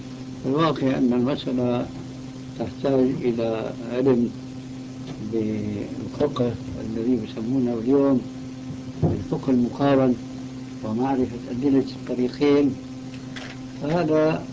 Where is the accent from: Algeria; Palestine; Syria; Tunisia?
Syria; وأنا شامي طبعا،